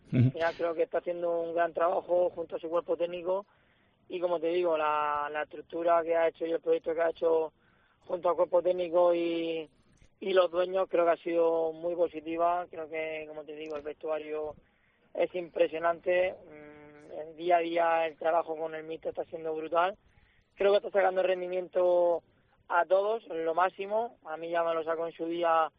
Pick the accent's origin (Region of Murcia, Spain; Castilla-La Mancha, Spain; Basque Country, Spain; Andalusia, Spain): Region of Murcia, Spain; He vivido muchos años en Real Murcia. Soy murciano y murcianista y siempre lo voy a hacer. Por circunstancias de la vida, pues tuve que salir.